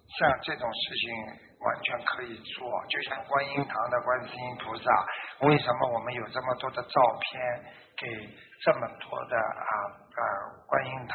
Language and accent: Chinese; Fujian, China; 我搞不清楚，我是福建人啊